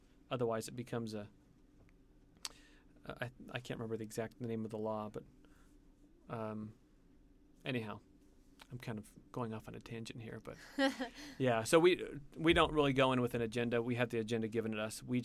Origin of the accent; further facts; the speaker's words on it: United States; I think it's one of the benefits of being an American living in the United States